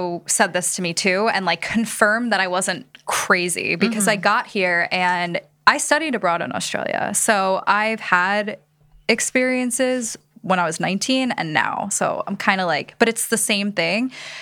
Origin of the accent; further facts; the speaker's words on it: New York, United States; Why am I saying Americans? Like, I'm from New York.